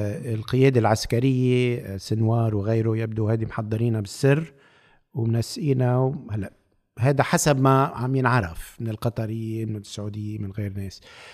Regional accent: Lebanon; وعندي علاقاتي كمان أنا كلبناني بقول يعني بدون زيادة عواطف

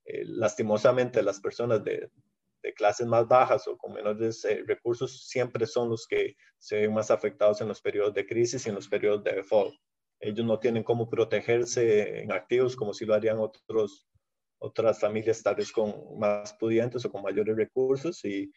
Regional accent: Costa Rica; nos llegará a todos la hora como costarricenses de pagar el costo de un default

